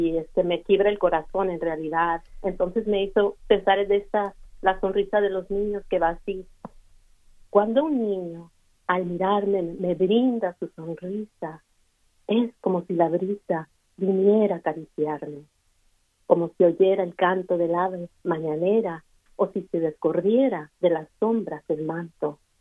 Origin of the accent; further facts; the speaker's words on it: California, United States; como artista chicana, mestiza, fronteriza de California